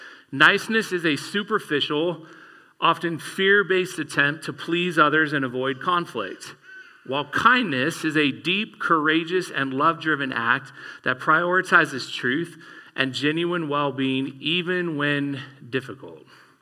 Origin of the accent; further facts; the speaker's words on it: Texas, United States; born there; I'm not from the South. I was born in Texas. Haven't been there in a long time.